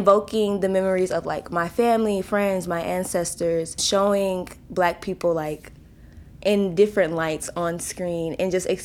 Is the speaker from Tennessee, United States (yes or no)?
yes; Memphis, Tennessee, United States; I was born and raised right in Memphis, Tennessee. That's also where I'm based, and that is where The River was filmed.